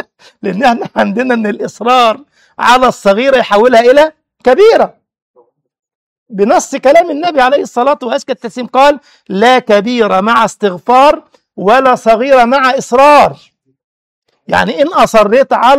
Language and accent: Arabic; Egypt; انما زمان عندنا في مصر كان العلبة فيها كم سيجارة،